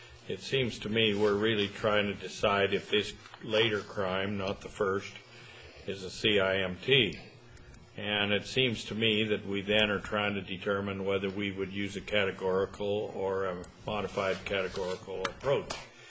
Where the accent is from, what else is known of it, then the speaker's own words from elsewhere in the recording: Idaho, United States; Remember, I'm from Idaho.